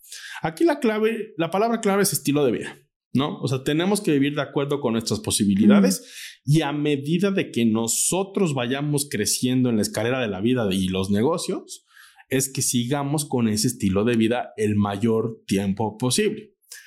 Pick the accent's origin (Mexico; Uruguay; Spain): Mexico; y más como mexicanos nos cuesta mucho